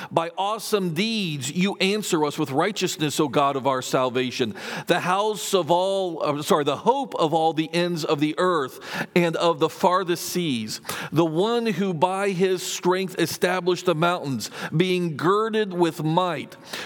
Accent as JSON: {"language": "English", "town": "Tampa", "region": "Florida", "country": "United States", "tie": "born or raised there", "said": "I grew up in the Tampa, Florida area, where we have a lot of boating, both in the bay and in the Gulf just offshore."}